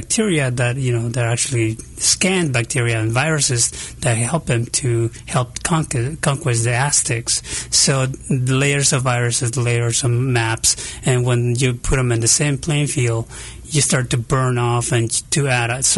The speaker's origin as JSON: {"language": "English", "country": "Mexico", "said": "I'm originally from Mexico. Right. So when I went to school in Mexico"}